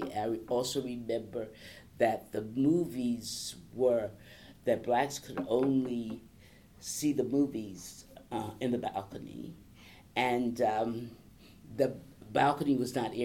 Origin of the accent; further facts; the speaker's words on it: Northern United States, United States; accent: Northern; we were raised in the North. We had Northern accents.